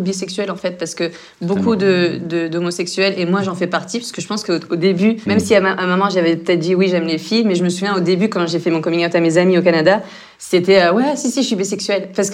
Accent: Provence-Alpes-Côte d'Azur, France; Nous, par exemple, on est du Sud, on est à côté de Cannes

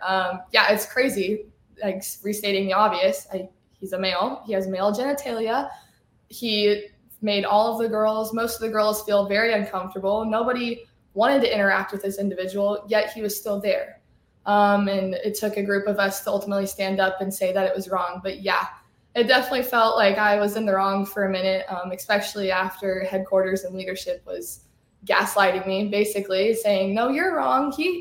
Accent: Nebraska, United States; So I'm originally from Nebraska. Then I chose to go to the University of Nebraska, Wyoming. I was a pre-vet major originally, grew up around the farm.

